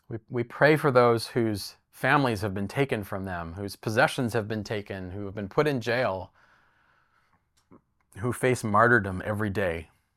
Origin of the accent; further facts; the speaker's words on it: Canada; Sometimes I think that we as Canadian Christians are far too scared of losing the status that faith holds in our nation.